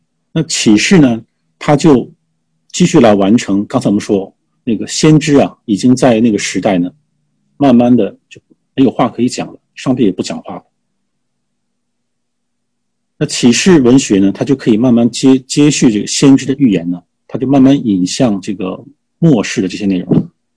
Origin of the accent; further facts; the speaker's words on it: China; 但作为中国人的话，我们都知道，我们都有相同的文化背景